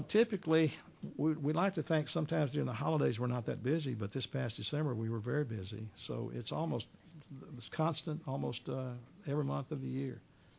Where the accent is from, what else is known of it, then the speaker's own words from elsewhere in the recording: South Houston, Texas, United States; he and I grew up together as friends because I grew up in South Houston. That's where my home was.